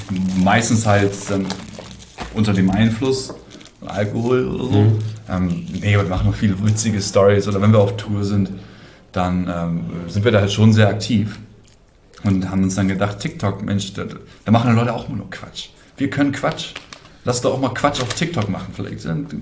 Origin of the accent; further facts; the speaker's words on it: Schleswig-Holstein, Germany; Wir kommen aus Nordfriesland.